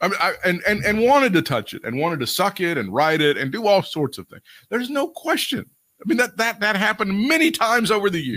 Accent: the Carolinas, United States; You and I, our entire lives growing up in the Carolinas, really, when we thought about wrestling

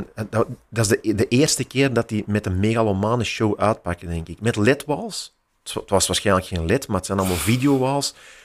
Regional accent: Belgium; Nu, wij zijn Belgen, wij zijn daar.

